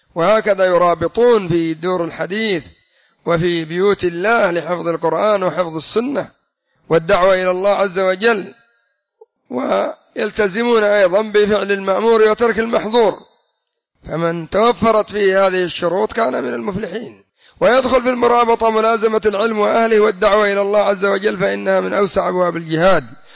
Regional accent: Yemen; عندنا في اليمن

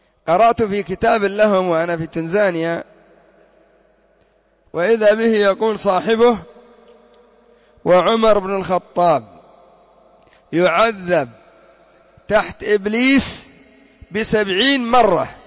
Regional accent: Yemen; وعندنا في اليمن يقولون: لا تسأل عن الضيف إلا بعد ثلاثة أيام.

